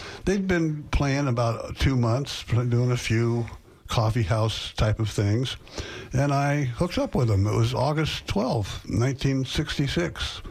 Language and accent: English; California, United States; also born or lived in Oakland, United States; I was born in Oakland, California. First thing I learned to say was, get me out of here. And I did. I moved to Southern California by high school and graduated from Garden Grove High School, 1963.